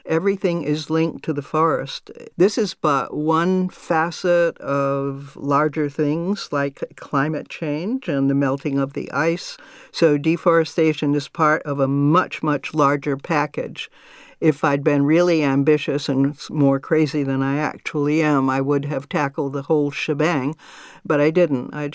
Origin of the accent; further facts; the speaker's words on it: New England, United States; I grew up in New England, where logging began early and has persisted unto this day.